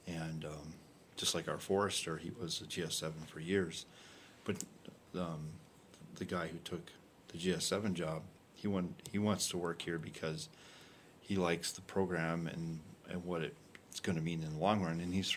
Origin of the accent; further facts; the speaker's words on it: Michigan, United States; also born or lived in North Dakota; Where I grew up in Michigan, in the UP, where you get 200 inches of snow every year.